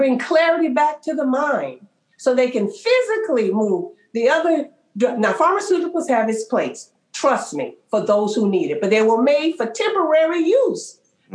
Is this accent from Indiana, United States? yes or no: no; Oakland, California, United States; I bet they think I'm black. I'm from Oakland. They're going to think I'm peddling drugs.